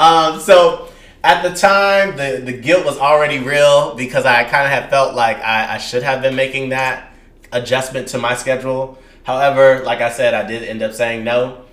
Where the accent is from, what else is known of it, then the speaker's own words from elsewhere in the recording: California, United States; given that y'all know I'm from California... Like, holidays, I'm not going home for Thanksgiving.